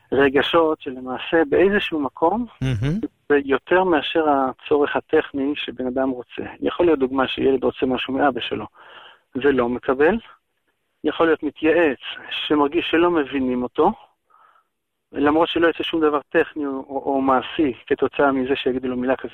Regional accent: Jerusalem, Jerusalem District, Israel; אני ירושלמי.

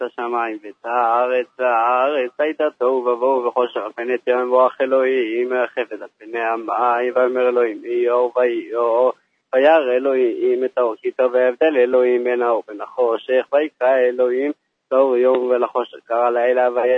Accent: Jerusalem, Jerusalem District, Israel

